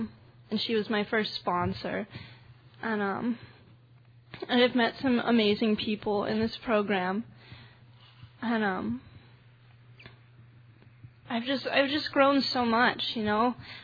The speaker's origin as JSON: {"language": "English", "town": "Albuquerque", "region": "New Mexico", "country": "United States", "said": "So I'm from Albuquerque, New Mexico. And I love the Southwest."}